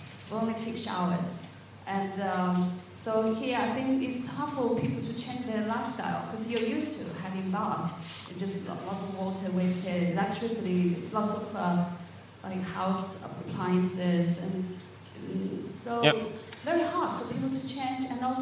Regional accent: China; English is a second language; I'm from China

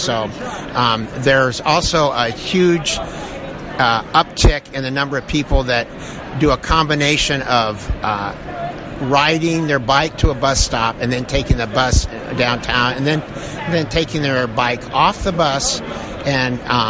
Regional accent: Iowa, United States; Oh, I'm from Iowa.

